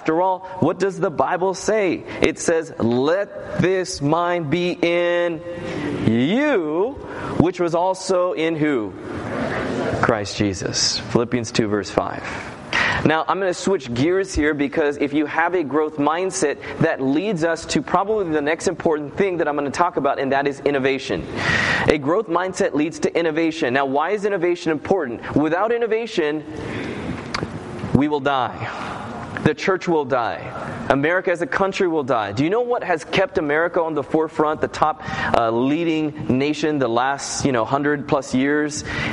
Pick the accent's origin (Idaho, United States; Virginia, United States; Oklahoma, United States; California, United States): California, United States; Loma Linda; I'm from Loma Linda.